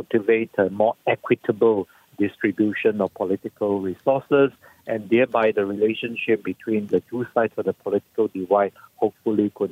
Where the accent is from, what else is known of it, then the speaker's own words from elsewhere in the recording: Malaysia; as a Malaysian